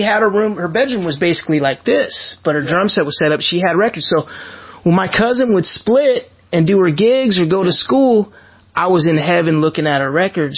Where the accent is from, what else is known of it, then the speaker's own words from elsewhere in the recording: Granada Hills, California, United States; I was born in Granada Hills in the San Fernando Valley.